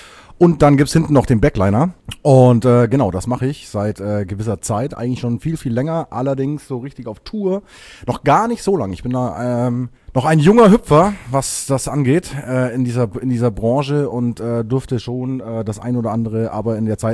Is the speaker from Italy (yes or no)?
no; Bavaria, Germany; ich komme eigentlich aus Bayern.